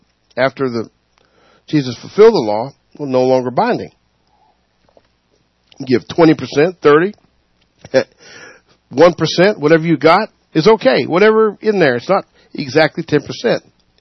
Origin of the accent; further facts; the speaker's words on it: West Jefferson, North Carolina, United States; I went to West Jefferson, North Carolina, way up in the mountains. It's my hometown, actually.